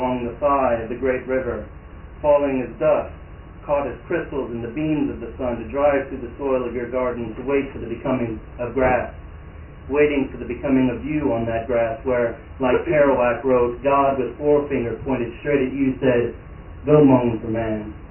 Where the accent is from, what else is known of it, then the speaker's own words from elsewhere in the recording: Kentucky, United States; I'm originally from Kentucky State, but I've been here for nearly 10 years now.